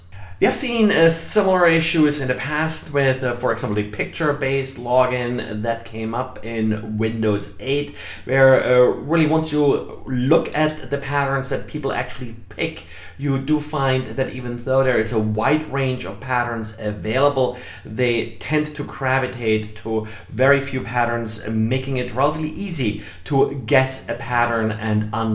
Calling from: Jacksonville, Florida, United States; today I'm recording from Jacksonville, Florida.

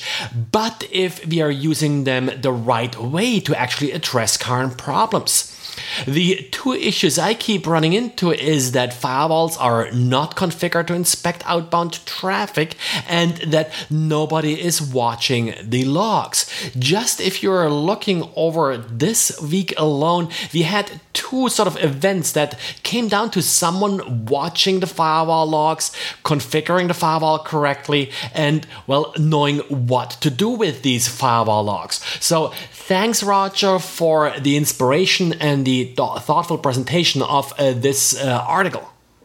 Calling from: Jacksonville, Florida, United States; I'm today recording from Jacksonville, Florida.

